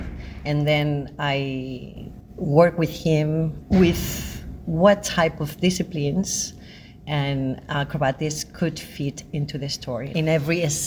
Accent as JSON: {"language": "English", "country": "Spain", "said": "I'm lucky because I'm from Spain, so I speak Spanish too."}